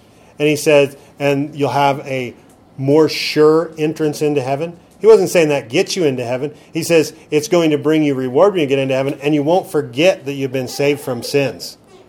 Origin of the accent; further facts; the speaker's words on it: Oregon, United States; I'm from Oregon, you know.